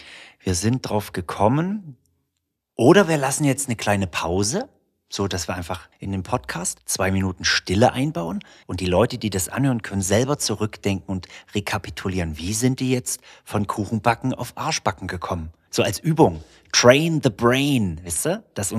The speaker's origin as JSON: {"language": "German", "town": "Riesa", "region": "Saxony", "country": "Germany", "said": "Ich bin ja in einer großen Stadt groß geworden. Ich kann da nicht mitreden. Ne? Ich bin ja jetzt nicht vom Dorf wie du. Ich bin ja aus Riesa."}